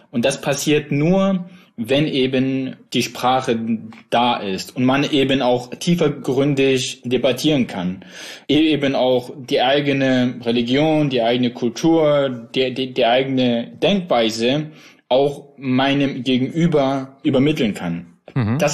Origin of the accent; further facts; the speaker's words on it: Plauen, Saxony, Germany; ich bin ja in Plauen im Vogtland groß geworden, kenne dementsprechend, wie du auch schon gesagt hast, den ländlichen Raum.